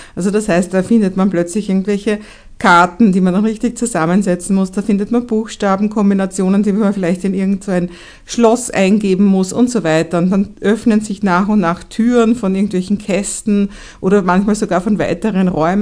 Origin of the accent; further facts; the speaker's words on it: Vienna, Austria; Die sind so richtig auf der Nudelsuppen dahergeschwommen, wie man bei uns in Wien so schön sagt.